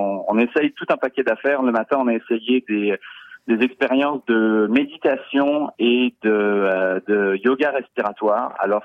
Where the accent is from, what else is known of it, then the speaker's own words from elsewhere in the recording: France; accent: French; moved away as an adult; now in Canada; Comme vous l'entendez à mon accent, je suis français. Hein, ça fait 14 ans que je suis ici